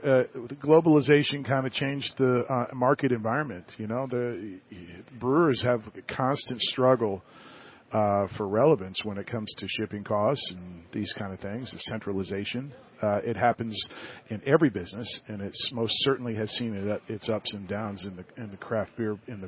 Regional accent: Tampa, Florida, United States; Well, actually, I grew up here in Tampa.

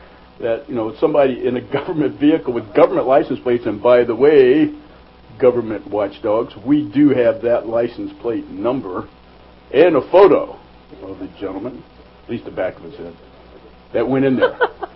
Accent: the South, United States; And, you know, I was raised in the South much of my life, and there are a lot of preconceived notions.

